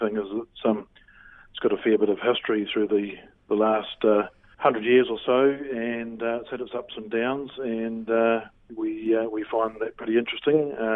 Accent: Invercargill, Southland, New Zealand; I was an Invercargill boy.

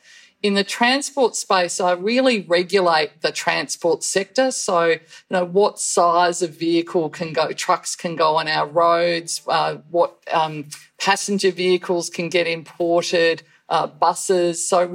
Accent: Ballarat, Victoria, Australia; I'm at my electorate office in Ballarat, so yes. Yeah, my hometown.

